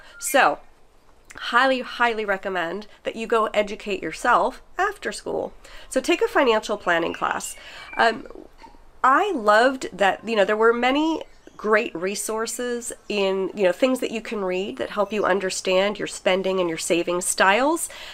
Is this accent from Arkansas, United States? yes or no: no; New York, United States; And that was a huge thing, because like I'm born and raised in Manhattan.